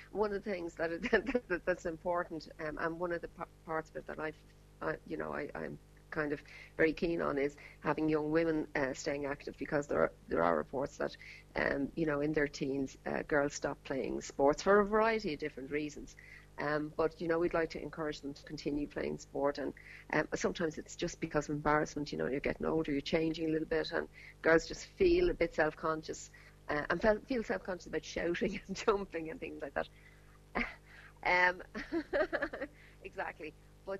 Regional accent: Dublin, Leinster, Ireland; But yeah, but I'm a city person. Like I like Dublin. I've lived here all my life

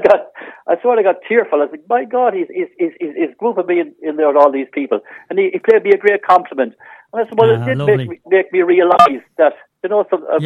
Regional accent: Castlerea, Connacht, Ireland; I came from Ballinsrimmy there in Castlereagh and Youngwell, and he was in around my own age, I think. We grew up together.

